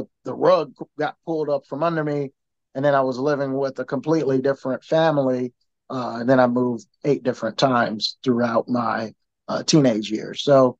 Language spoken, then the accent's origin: English; Kansas City, Kansas, United States; I'm born and raised in Kansas City, Kansas. I am the oldest of my siblings. And, I actually grew up my entire life mostly in KCK.